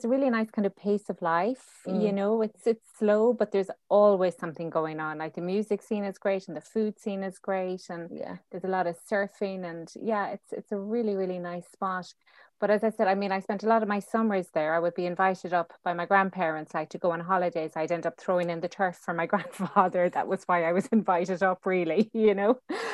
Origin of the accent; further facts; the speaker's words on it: Swinford, Connacht, Ireland; I'm the eldest actually of five children. So my I suppose I grew up in Swinford, which is a very, very small town. My father was a secondary school teacher there.